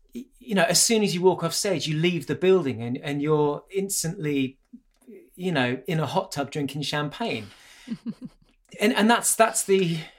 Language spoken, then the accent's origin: English; United Kingdom; go to America, I'm a foreigner. And so you have this sort of, this foreign mystique, and they think that my accent is interesting. Mm-hmm. And so they presume that I'm a big star in Britain